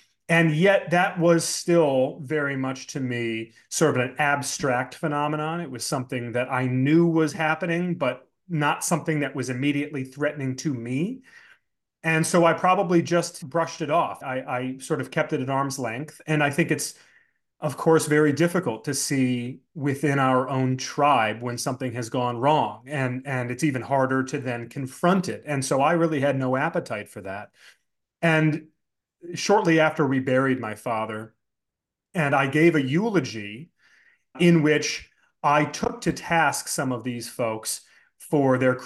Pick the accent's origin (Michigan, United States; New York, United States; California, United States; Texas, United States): Michigan, United States; Brighton; family had moved a few times, and we wound up settling in a suburb of Detroit. Brighton, Michigan was my hometown.